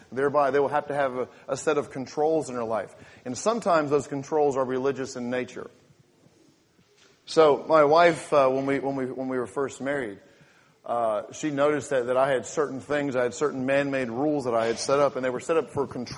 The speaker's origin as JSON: {"language": "English", "region": "England", "country": "United Kingdom", "tie": "born or raised there", "said": "Obviously, I grew up in England. You can tell because of my accent, right?"}